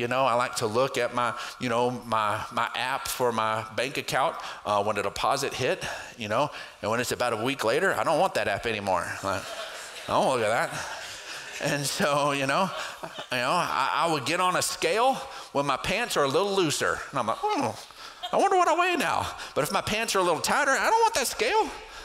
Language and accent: English; Texas, United States; If I get too focused on my citizenship as an American, as a Texan, some of the struggles that we're dealing with right now, it can begin to take me off course.